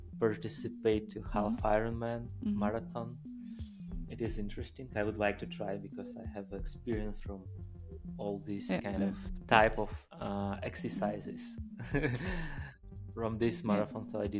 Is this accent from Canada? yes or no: no; Yekaterinburg, Sverdlovsk Oblast, Russia; English is a second language; Yes, I'm not from Czech Republic, I'm from Russia. I'm from the industrial city, we call it third capital